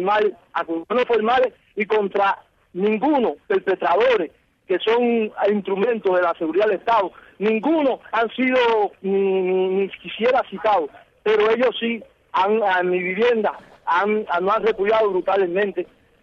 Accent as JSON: {"language": "Spanish", "region": "Guantánamo", "country": "Cuba", "said": "Nosotros somos de Cuba, Guantánamo, y residimos en el 7 Sur entre 4 y 5 Este."}